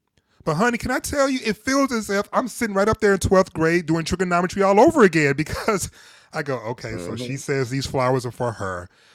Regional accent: Detroit, Michigan, United States; I'm originally from Detroit, but both my parents are originally from the South, like South, like small town Mississippi.

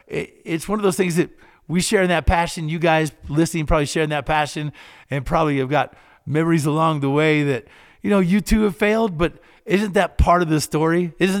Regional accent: Kentucky, United States; We had a little hangout in my little small town, and I grew up in Kentucky.

